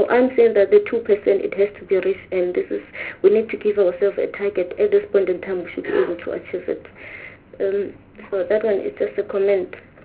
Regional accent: South Africa; I think it's something that as South African we ought to be relieved at least around

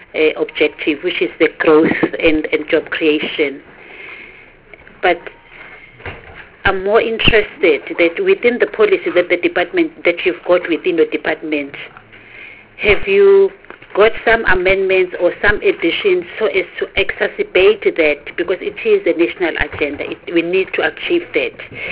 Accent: KwaZulu-Natal, South Africa; it's not because I'm coming from KwaZulu-Natal

